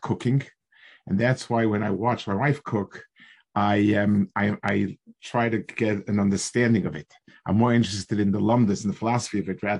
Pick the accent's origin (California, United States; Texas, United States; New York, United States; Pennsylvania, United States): New York, United States; New York City; I grew up on the Lower East Side, which I don't know if you people, maybe in ancient history, learned about it, but it was a fascinating world.